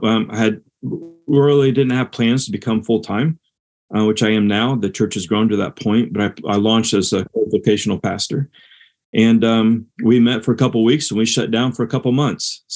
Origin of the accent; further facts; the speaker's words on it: Peru, Indiana, United States; And so I grew up in Peru.